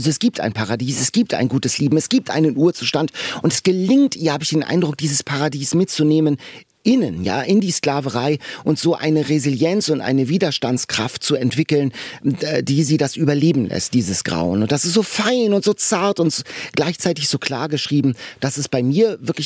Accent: Northern Germany, Germany; Ich komme ja auch als Norddeutscher und kenne diese Apfelplantagen.

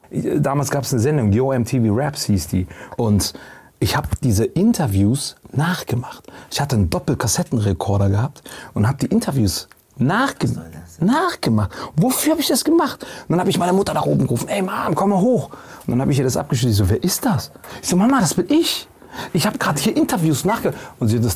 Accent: Eritrea; aber wir sind beide aus Eritrea.

